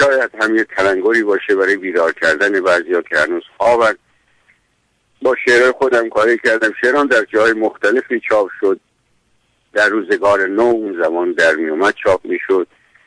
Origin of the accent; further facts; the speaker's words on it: Sarbisheh, South Khorasan, Iran; born there; من در دهی به نامش سربیشه در نزدیکی مرز افغانستان متولد شدم، در جنوب خراسان. پدرم کارمند دولت بود و به هر حال هر سالی، هر چند سالی به یک شهری، به یک دهی میرفت. بعد در مشهد درس خوندم